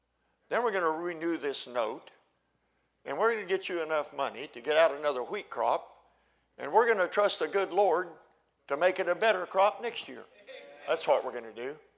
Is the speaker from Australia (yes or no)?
no; Perry, United States; And so my dad took his wheat crop check into the exchange bank in my hometown of Perry, town of 5,000 people. Everybody knew everybody.